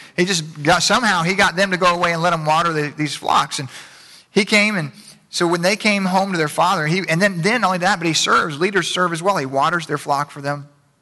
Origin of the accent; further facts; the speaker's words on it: Middleburg, Florida, United States; I mean, I grew up in Middleburg, so it's bigger now.